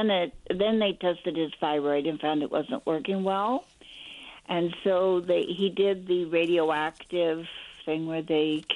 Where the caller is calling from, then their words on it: Seattle, Washington, United States; I'm calling from Seattle.